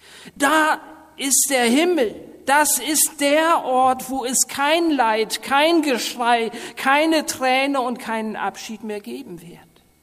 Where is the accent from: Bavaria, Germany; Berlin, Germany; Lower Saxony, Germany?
Lower Saxony, Germany; Gödenstorf; die ich auch noch in der Kinderstunde als Kind in meinem Heimatdorf Gödensdorf erlebt habe